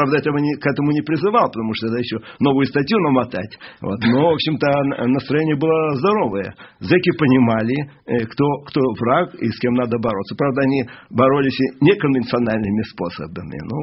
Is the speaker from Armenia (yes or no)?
no; Latvia; Ну, вообще-то, я из Латвии.